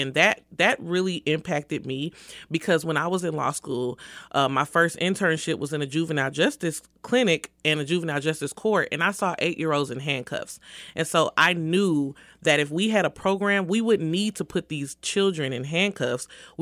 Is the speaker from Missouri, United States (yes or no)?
yes; St. Louis, Missouri, United States; now in Kansas City, United States; I'm from St. Louis, Missouri, so I've been in Kansas City for 6 years, but St. Louis is my home